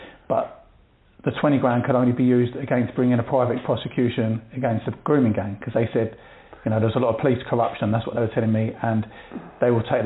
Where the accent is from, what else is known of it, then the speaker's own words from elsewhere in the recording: East of England, United Kingdom; I'm Essex.